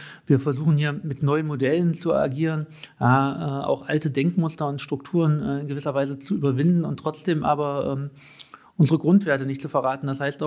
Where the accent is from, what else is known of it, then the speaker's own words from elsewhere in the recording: Sangerhausen, Saxony-Anhalt, Germany; ich bin 40 Jahre alt, ich bin geboren und aufgewachsen in Sangerhausen